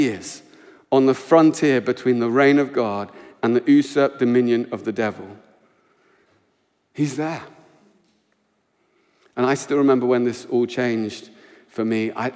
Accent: England, United Kingdom; I'm English

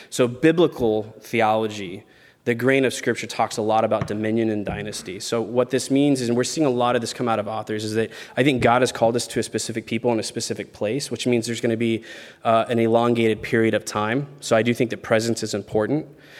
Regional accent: Texas, United States; I grew up in Texas where everybody's a Christian.

